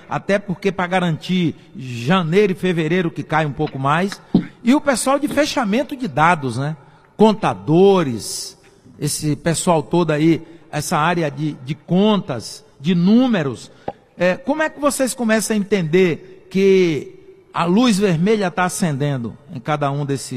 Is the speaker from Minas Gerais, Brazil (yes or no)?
no; Bahia, Brazil; lá na minha região, nas minhas áreas lá na Bahia, a gente chama cupim.